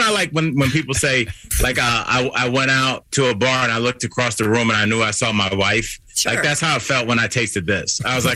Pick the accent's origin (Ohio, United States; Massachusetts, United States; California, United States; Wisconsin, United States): Ohio, United States; Cleveland; That's what I grew up with in Cleveland.